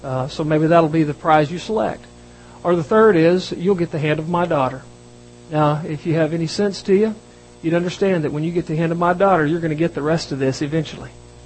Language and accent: English; Texas, United States; I'm from Texas. I understand Texas people.